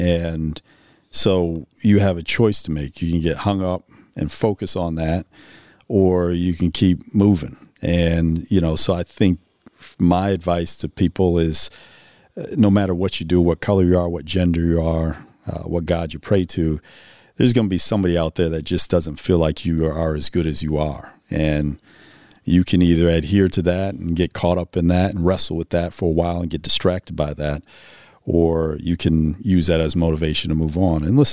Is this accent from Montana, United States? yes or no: no; Boston, Massachusetts, United States; also born or lived in Connecticut; that's what it was like growing up in the Northeast and in Boston in a very diverse city, and Connecticut likewise.